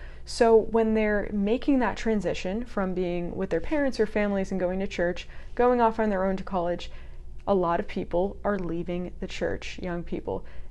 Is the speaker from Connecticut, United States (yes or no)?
yes; Connecticut, United States; And I grew up in Connecticut, so I wasn't around other Christian conservatives.